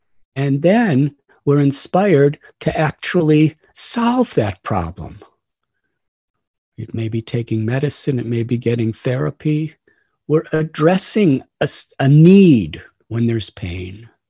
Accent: United States; when I was a young boy growing up in America.

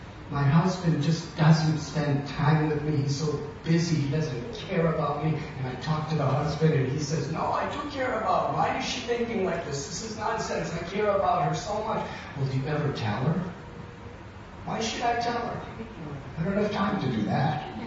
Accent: Illinois, United States; I was brought up near Chicago in northern Illinois.

